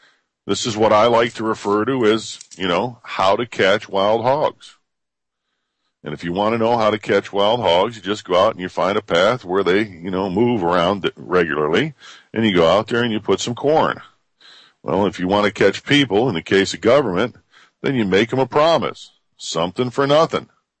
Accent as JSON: {"language": "English", "region": "Ohio", "country": "United States", "said": "a congressman from my home state of Ohio"}